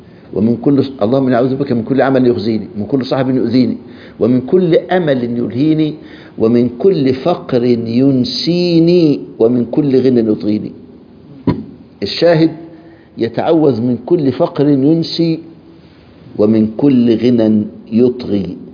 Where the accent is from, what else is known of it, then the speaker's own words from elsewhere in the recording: Egypt; منتشر جديد عندنا في مصر خاصة في صعيد مصر.